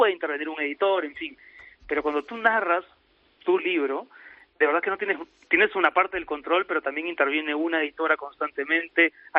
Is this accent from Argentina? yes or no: no; Lima, Peru; now in Madrid, Spain; Yo vivo en Madrid hace 4 años, pero vengo de Lima